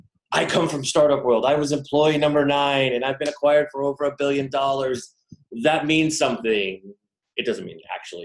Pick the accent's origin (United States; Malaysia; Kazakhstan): United States; Folsom, California; I grew up in Folsom, California. So it's a prison town. … sang about it.